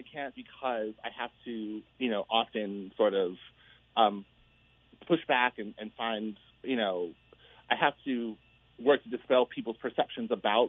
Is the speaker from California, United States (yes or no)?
yes; Los Angeles, California, United States; I grew up in Los Angeles.